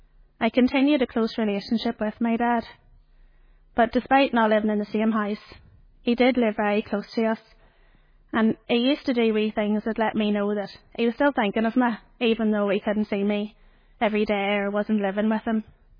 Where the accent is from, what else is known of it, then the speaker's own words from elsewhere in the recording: Donnacona, Quebec, Canada; So I was born in May 1985. I'm the youngest of five children, and we lived in the village of Donnacona.